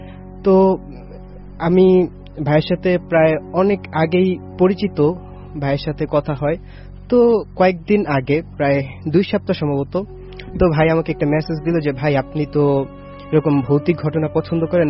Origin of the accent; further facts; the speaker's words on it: Satarkul, Dhaka Division, Bangladesh; আমি সাতারকুল থেকে আসছি।